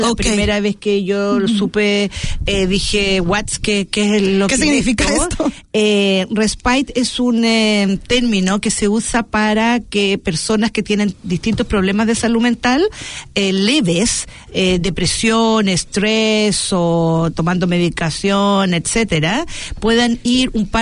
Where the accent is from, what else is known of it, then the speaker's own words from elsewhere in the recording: Chile; now in New Zealand; Además somos chilenas, pero trabajamos en lugares distintos en la ciudad. Ella en el West y yo en el sur.